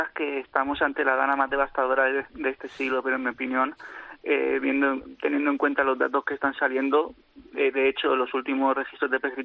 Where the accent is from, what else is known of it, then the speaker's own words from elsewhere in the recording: Alicante, Valencian Community, Spain; Yo soy de Alicante y, bueno, por desgracia ya he vivido varias situaciones de este tipo, incluyendo la de 2019